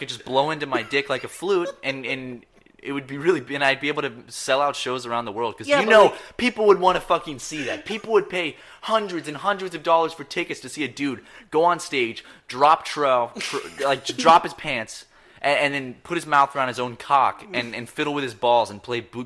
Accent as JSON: {"language": "English", "region": "the South", "country": "United States", "said": "I've always said General Sal's, but I'm also from the South"}